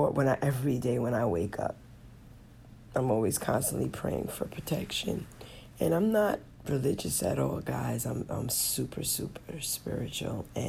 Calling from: Hawaii, United States; I am checking in from Hawaii. Yes, the island of Maui to be exact.

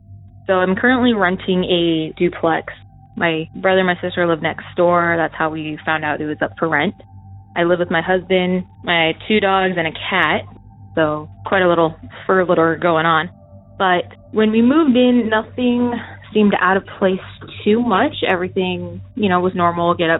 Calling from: Arizona, United States; I'm calling from Arizona.

